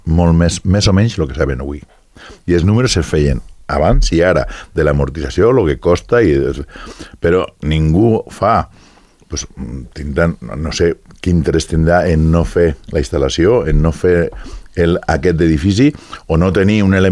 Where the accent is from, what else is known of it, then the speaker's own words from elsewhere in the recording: Sant Julià de Lòria, Andorra; jo sóc d'Andorra, no fa falta que sigui de Sant Julià només, jo sóc d'Andorra.